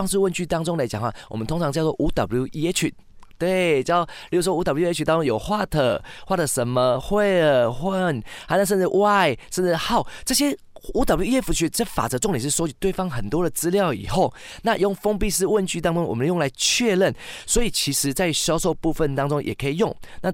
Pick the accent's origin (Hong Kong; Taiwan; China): Taiwan; 对，我是来自台湾的